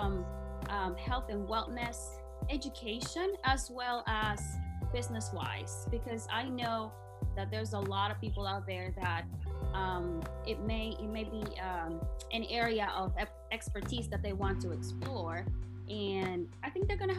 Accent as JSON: {"language": "English", "country": "Nicaragua", "said": "but you know, we've had many conversations, but I am from Nicaragua. I was born"}